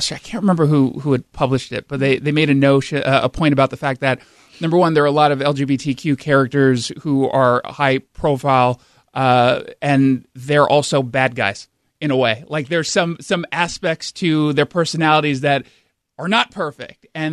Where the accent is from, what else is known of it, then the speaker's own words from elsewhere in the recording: California, United States; I'm from Southern California